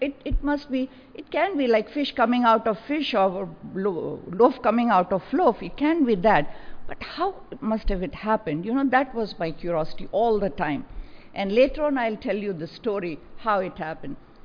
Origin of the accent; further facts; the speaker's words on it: India; he was very well known in my hometown and I think throughout India